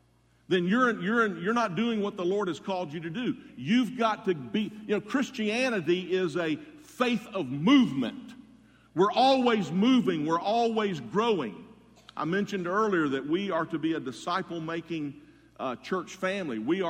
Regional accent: Jacksonville, Florida, United States; my very first class at UF when I came here from Jacksonville as a freshman was in Norman Hall

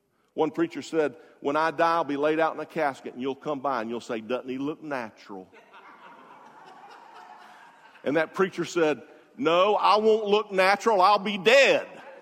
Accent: Jacksonville, Florida, United States; I love the beach. I grew up in Jacksonville. I always had to soak myself.

